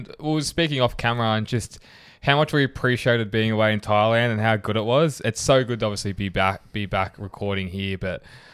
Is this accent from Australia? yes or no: yes; Australia; But it was thank fuck we're Australian.